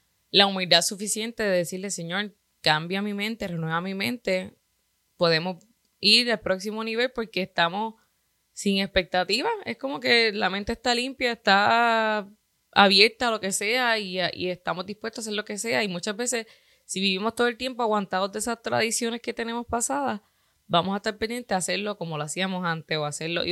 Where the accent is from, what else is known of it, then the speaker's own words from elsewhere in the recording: North Carolina, United States; nosotros somos de Carolina del Norte